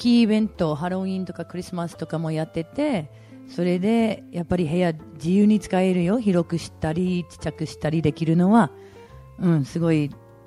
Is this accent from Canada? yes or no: yes; Canada; Japanese is a second language; now in Aizuwakamatsu, Japan; はい、カナダです。